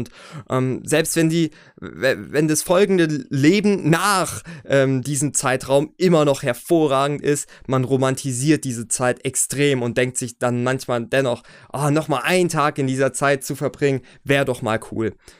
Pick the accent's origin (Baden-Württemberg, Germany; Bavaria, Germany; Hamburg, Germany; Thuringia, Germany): Baden-Württemberg, Germany; Filderstadt; also born or lived in Steinbronn; Und dann sind wir wieder umgezogen in Stadt 3, nach Filderstadt. Innerhalb der Städte sind wir, also innerhalb von Steinbronn sind wir auch nochmal umgezogen, innerhalb von Filderstadt auch.